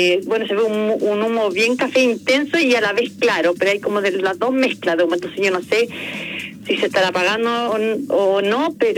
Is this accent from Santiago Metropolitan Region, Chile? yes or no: no; Concepción, Biobío, Chile; Te mando muchos saludos, y también soy de Concepción, así que mis hermanas también te adoran